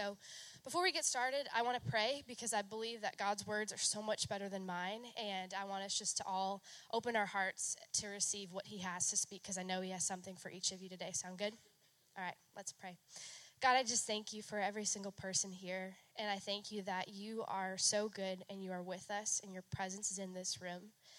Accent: New Hampshire, United States; I grew up in New Hampshire, so there's like three stories in every house, and basements exist because it's not the swamp of Florida.

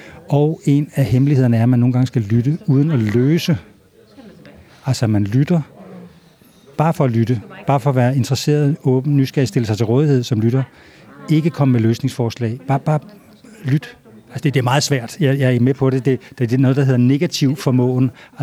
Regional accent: Holme-Olstrup, Zealand, Denmark; jeg blev inviteret til min gamle barndomsby for at holde et foredrag. Jeg tror, at den, der hyrede mig, vidste måske ikke, at jeg kom herfra

